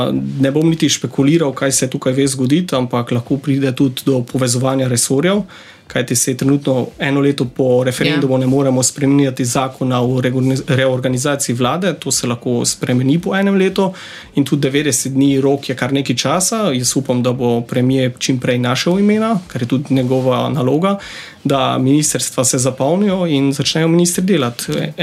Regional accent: Kuzma, Mura, Slovenia; jaz prihajam z Goričkega, majhna občina, obmejna, Tromeja, Madžarska, Avstrija, občina Kuzma.

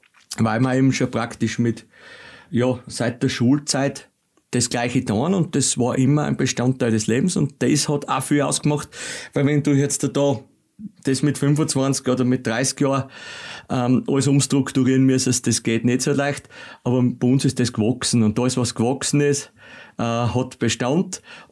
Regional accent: Gasen, Styria, Austria; ich bin aus Gasen

